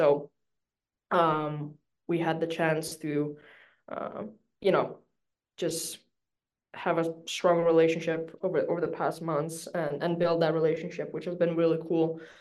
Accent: Italy; English is a second language; I grew up in Italy.

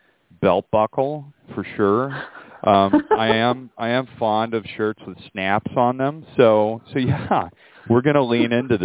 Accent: Dallas, Texas, United States; So fun fact, Dallas is my hometown. I grew up there. So any of the shenanigans that happen, they're deeply rooted in my upbringing in Dallas, Texas.

